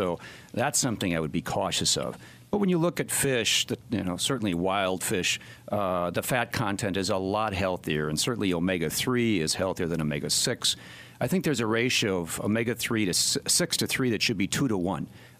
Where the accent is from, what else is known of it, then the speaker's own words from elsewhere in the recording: Wisconsin, United States; Bratwurst for sure big in Wisconsin where I grew up, and I was just back from my high school reunion